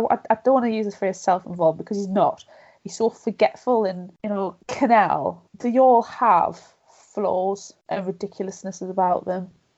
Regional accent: United Kingdom; because I'm British.

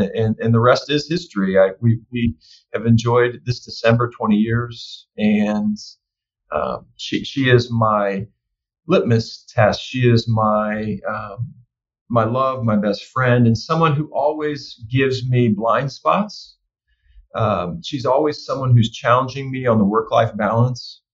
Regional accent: Indiana, United States; I grew up around Butler's campus a lot. We'd go see performances at Clues and basketball games and football games. So it was kind of part of my youth.

